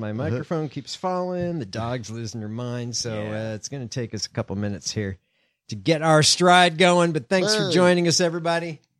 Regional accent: Chicago, Illinois, United States; I grew up in Chicago, so I have no really good scale to go by.

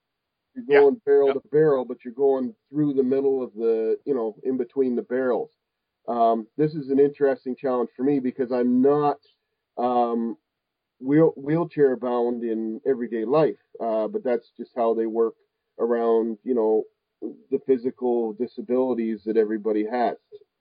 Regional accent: Canada; Anyway, especially if I'm from Canada too, eh?

